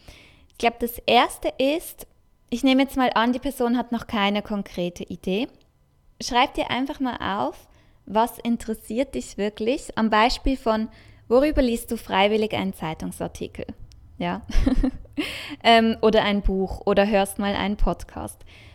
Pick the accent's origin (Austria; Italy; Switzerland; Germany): Switzerland; das ist ja auch noch etwas Kulturelles bei uns in der Schweiz